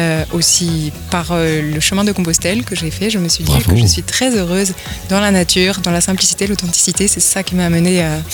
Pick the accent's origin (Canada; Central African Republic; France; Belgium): France; Occitanie; Alors, je viens d'Ariège et j'ai été élue en Ariège le 26 avril dernier.